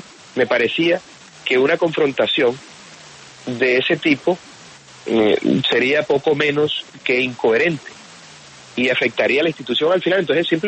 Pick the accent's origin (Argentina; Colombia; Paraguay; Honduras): Colombia; como colombiano